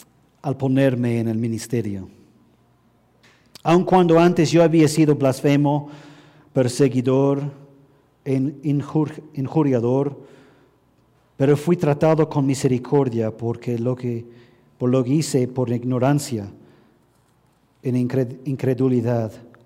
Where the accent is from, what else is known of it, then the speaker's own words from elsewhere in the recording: Philadelphia, Pennsylvania, United States; born there; es del equipo de Filadelfia donde yo nací